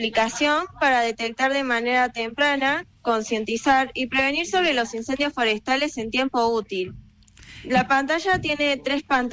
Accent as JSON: {"language": "Spanish", "town": "Villa Carlos Paz", "region": "Córdoba", "country": "Argentina", "said": "Yo soy de Villa Carlos Paz"}